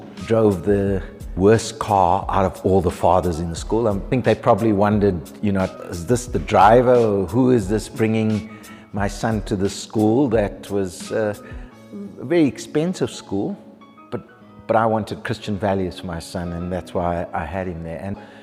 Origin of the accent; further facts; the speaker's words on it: Durban, KwaZulu-Natal, South Africa; I'm from Durban. Durban, born and bred, lived there my whole life.